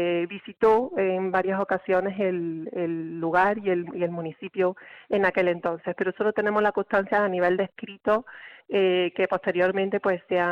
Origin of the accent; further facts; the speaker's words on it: Andalusia, Spain; como buen pueblo cordobés que somos, tenemos la tradición arraigada